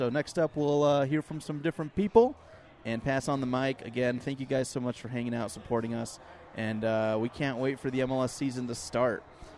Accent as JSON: {"language": "English", "town": "Kearns", "region": "Utah", "country": "United States", "said": "We're all from Kearns."}